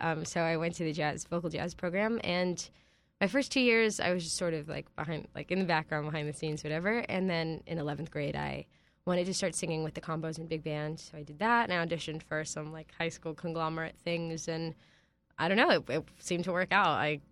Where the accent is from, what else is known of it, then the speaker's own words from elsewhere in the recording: Los Angeles, California, United States; now in New York, United States; I'm from Los Angeles, and I recently graduated from Berklee College of Music. Now I'm living in New York, trying to make it in the big city.